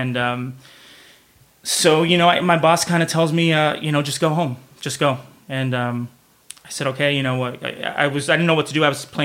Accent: Los Angeles, California, United States; I grew up, I'm a kid from the San Fernando Valley.

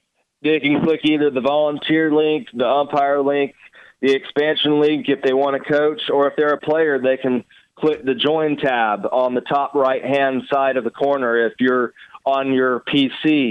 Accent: Hiram, Georgia, United States; In fact, I played one successful year of youth baseball in my hometown of Hiram, Georgia.

